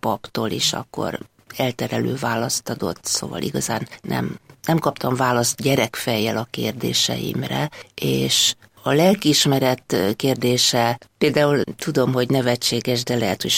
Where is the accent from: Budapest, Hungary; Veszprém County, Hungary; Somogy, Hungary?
Budapest, Hungary; Hát annyira budapesti vagyok, hogy ebben a kerületben éltem 34 évig, itt is születtem, és tulajdonképpen közel van ez a rádió az én lakhelyemhez. Vallásos családban nevelkedtem